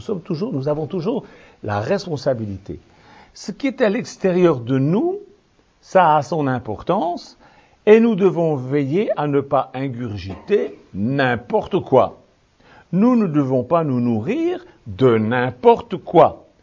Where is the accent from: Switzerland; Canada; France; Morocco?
Switzerland; Je suis suisse, hein, ça pardonne beaucoup de choses.